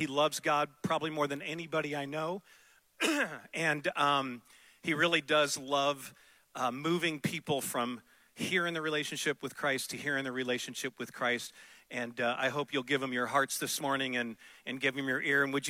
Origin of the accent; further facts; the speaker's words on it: St. Louis, Missouri, United States; A friend of mine who I grew up with in St. Louis in our youth ministry there